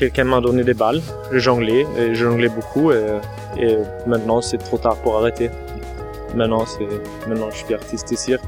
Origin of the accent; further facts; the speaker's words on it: Austria; Je viens d'Autriche.